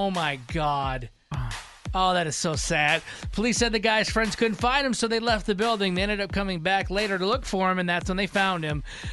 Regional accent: Michigan, United States; I'm from Michigan, so I'm like, only in Detroit could this happen.

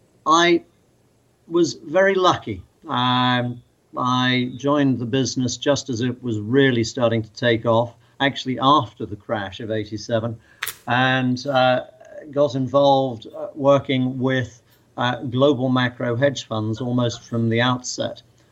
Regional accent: Wirral, North West England, United Kingdom; Okay, so I grew up on the Wirral, just south of Liverpool.

